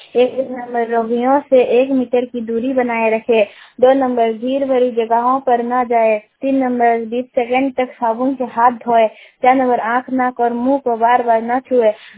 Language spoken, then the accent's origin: Hindi; Punjab, India; और मैं धरवाल पुंग टंगराइन पंजाब की रहने वाली हूँ। मैं एक किशोरी हूँ।